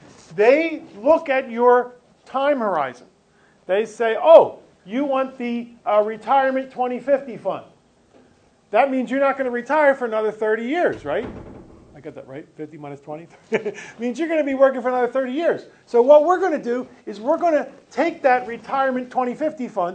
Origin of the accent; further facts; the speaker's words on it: Philadelphia, Pennsylvania, United States; I'm from Philadelphia. I'm from Philadelphia, and that's the way we treat each other.